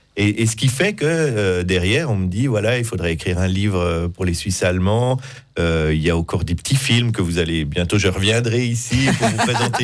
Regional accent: Vienna, Austria; Mais parce que moi, j'ai grandi à Vienne

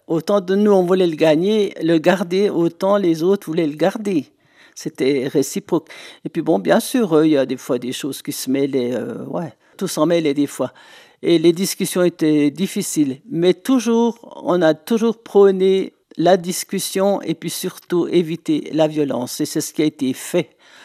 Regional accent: Jura, Switzerland; parce qu'on est jurassienne

